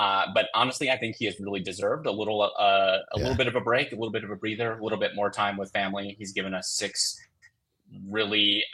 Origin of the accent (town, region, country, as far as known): Two Rivers, Wisconsin, United States; born or raised there